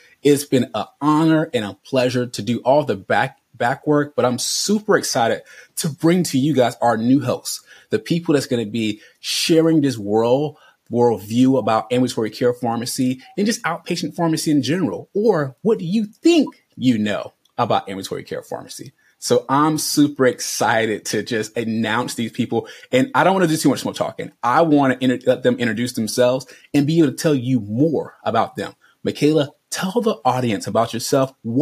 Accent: Charlotte, North Carolina, United States; I'm from Charlotte.

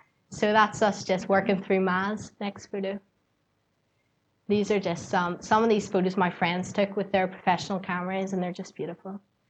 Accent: Ireland; And the amount of Mickey she took out of me for being Irish was not funny

